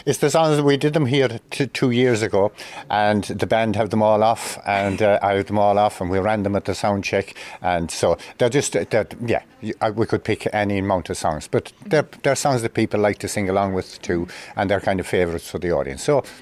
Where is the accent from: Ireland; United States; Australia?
Ireland; Connacht; I am from Cathalestine in County Galway.